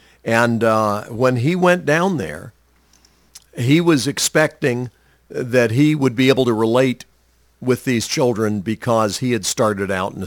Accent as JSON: {"language": "English", "country": "United States", "said": "But I'm an American, and I'm glad to be a citizen of this country and blessed to live here."}